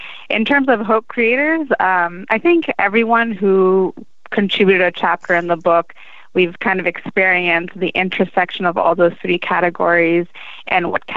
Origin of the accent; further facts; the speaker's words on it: Maryland, United States; So my parents actually came to the U.S. in 1978, and actually I've been in Maryland, born and raised in Maryland. I have my almost close to 200 relatives all there in Maryland.